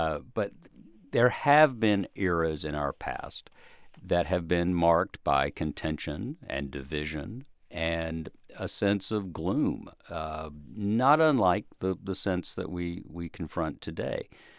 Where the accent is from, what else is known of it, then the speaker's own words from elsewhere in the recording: the South, United States; I'm a Southerner.